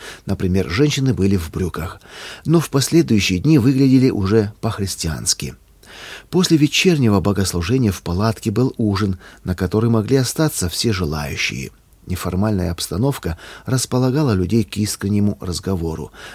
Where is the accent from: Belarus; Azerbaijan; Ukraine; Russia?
Belarus; Мы, белорусы, приезжаем сюда каждое воскресенье.